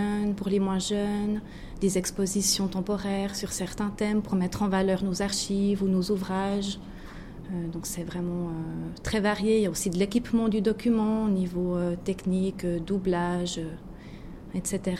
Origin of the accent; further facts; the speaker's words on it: Fribourg, Switzerland; la région d'où je viens, dans le canton de Fribourg.